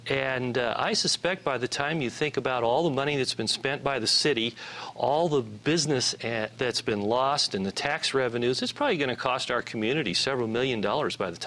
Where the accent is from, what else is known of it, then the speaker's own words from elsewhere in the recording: Nebraska, United States; Well, Amy, I grew up in Nebraska, and I came from a very conservative background, an evangelical background.